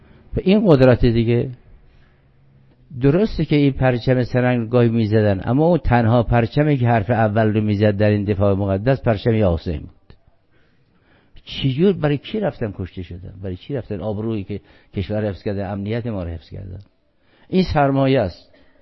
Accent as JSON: {"language": "Persian", "country": "Iran", "said": "میبینید ما ایرانی هستیم"}